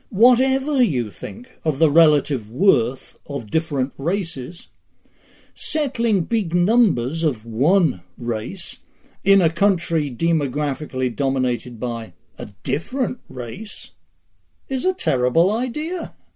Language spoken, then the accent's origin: English; United Kingdom; born there; One of the very minor irritations of being born British and having received a decent mid-20th century education is that I know, by instinct, forms of address that the rest of the English-speaking world is fast forgetting.